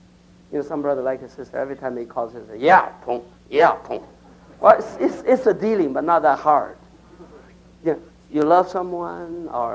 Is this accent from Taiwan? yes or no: yes; Taiwan; English is a second language; now in United States; Once I came from Taiwan to United States. This is 20, 30 years ago. I was still young.